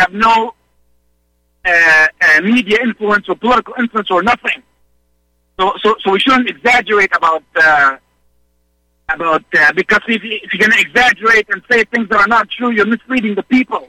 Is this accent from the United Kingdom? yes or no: no; Canada; like I'm a Canadian nationalist as well, patriot.